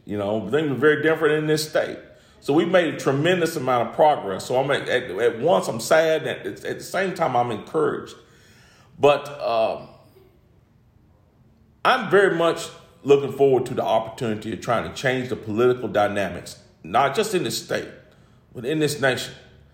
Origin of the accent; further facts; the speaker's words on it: Greensboro, North Carolina, United States; I'll just give you the example of my hometown, Greensboro's had, I think, I'm not sure, don't quote me on this number, I think 60 murders.